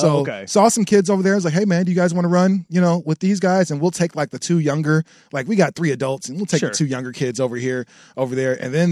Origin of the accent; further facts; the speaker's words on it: Portland, Oregon, United States; I'm from Portland, so I'm from the PIL.